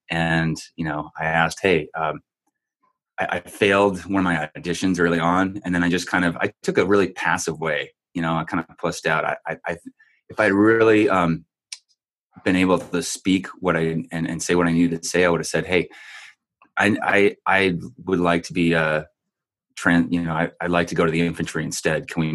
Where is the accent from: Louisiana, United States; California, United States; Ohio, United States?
California, United States; San Diego. Yeah. I'm from California.